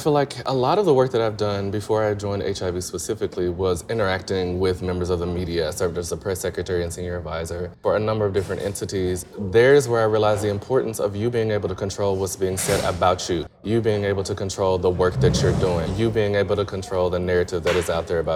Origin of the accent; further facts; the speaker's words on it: Columbus, Mississippi, United States; Being born and raised in Columbus, Mississippi, in a place that is highly religious, in a small town of 28,000 people, you don't get much variations in viewpoints.